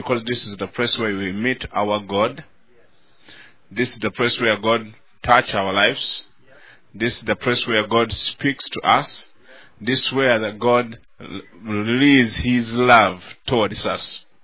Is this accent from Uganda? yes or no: yes; Uganda; I come from Uganda.